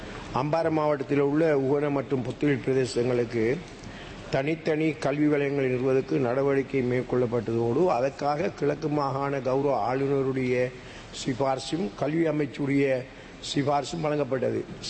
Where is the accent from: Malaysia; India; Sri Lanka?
Sri Lanka; Addalaichenai, Eastern Province; எனது சொந்த ஊரான அட்டாளச்சேரி மல்லி இருக்கு